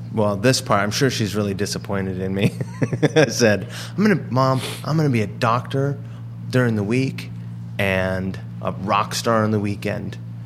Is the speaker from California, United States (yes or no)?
no; Seattle, Washington, United States; I'm from Seattle, okay. Washington.